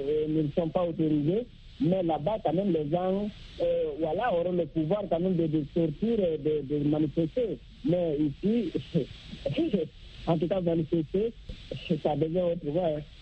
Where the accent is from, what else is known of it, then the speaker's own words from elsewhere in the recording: Guinea; surtout dans mon pays d'origine, la Guinée-Conakry